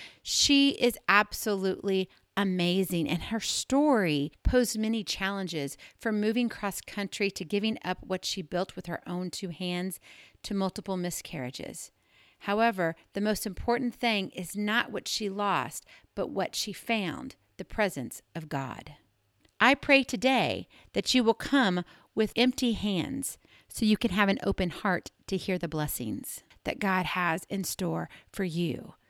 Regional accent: Hawaii, United States; I'm from Hawaii.

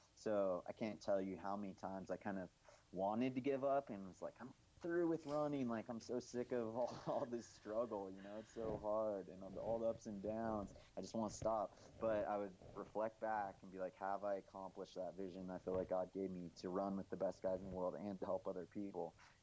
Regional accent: Big Bear Lake, California, United States; my hometown in Big Bear Lake in Southern California.

